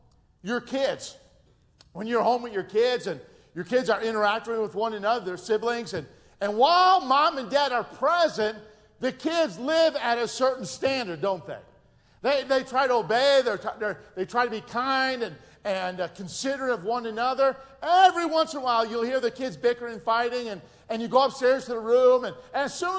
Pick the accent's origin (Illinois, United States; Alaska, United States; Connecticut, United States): Illinois, United States; Chicago; Now, most of you know I'm from Chicago. I am a city slicker, okay?